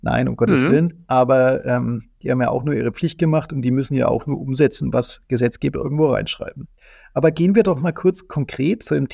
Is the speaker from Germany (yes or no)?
yes; Bavaria, Germany